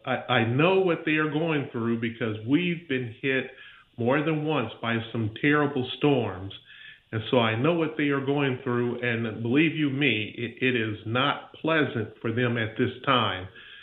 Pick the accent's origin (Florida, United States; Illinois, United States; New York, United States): Florida, United States; Pensacola; A little bit about myself. I'm from the Pensacola, Florida area.